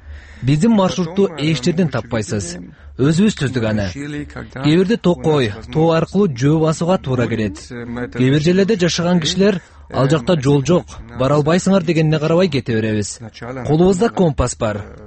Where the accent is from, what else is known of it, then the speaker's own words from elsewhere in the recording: Weingarten, Baden-Württemberg, Germany; Мен Германиянын түштүгүндөгү Вайнгартен шаарында төрөлүп өскөм.